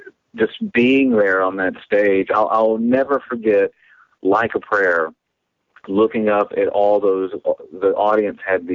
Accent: Texas, United States; I mean, I'm from Texas, so it's about time I start getting into that.

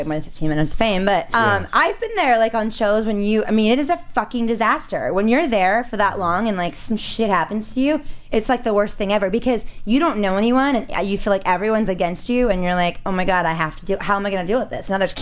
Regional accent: Baltimore, Maryland, United States; Well, I grew up outside of Baltimore. So I have family in Baltimore.

